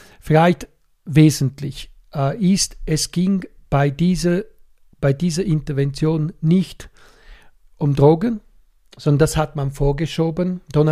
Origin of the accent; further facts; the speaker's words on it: Switzerland; Und das sage ich jetzt als Schweizer.